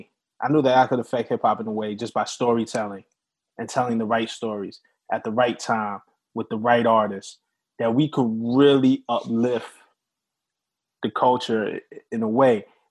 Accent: Brooklyn, New York, United States; I mean, we're both from Brooklyn.

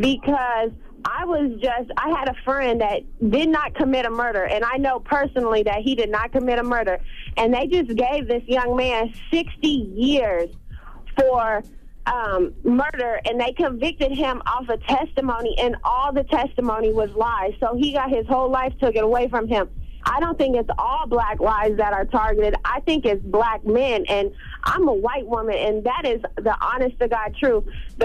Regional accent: Champaign, Illinois, United States; I'm from Champaign, Illinois.

